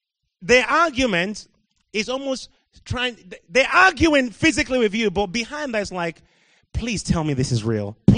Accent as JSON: {"language": "English", "country": "Nigeria", "tie": "born or raised there", "moved": "yes", "lives_now": "United Kingdom", "said": "When I grew up in Nigeria, I never met an atheist my whole life. I came to the UK"}